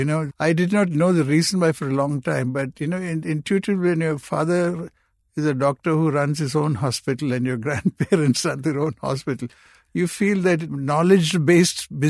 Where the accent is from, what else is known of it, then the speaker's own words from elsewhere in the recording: Kolkata, West Bengal, India; So I came from Calcutta and knocked on the door and got myself a job, you know.